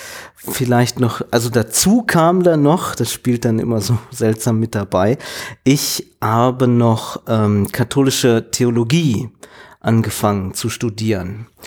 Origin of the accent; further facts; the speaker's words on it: Oberhausen, North Rhine-Westphalia, Germany; ich komme aus Oberhausen, bin jetzt 37 Jahre alt und seit 2010 bin ich bei den Kapuzinern.